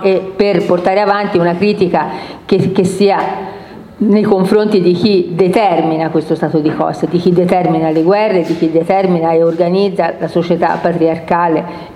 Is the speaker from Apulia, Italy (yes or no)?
no; Livorno, Tuscany, Italy; Io vengo da Livorno